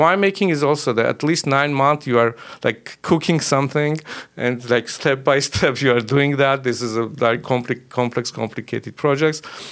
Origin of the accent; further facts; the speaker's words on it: Lori, Armenia; because I'm from Lori, thinking about some Armenian varieties, maybe in Lori.